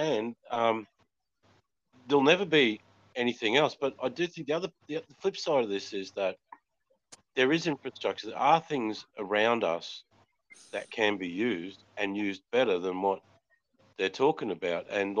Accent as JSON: {"language": "English", "town": "Brisbane", "region": "Queensland", "country": "Australia", "said": "as an Australian and a Queenslander, yeah?"}